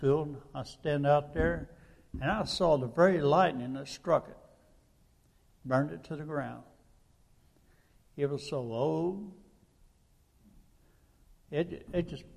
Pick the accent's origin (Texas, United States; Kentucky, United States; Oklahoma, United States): Oklahoma, United States; I was raised mostly in Oklahoma. I lived out in the country. Did 4-H club as a child, up through junior high school.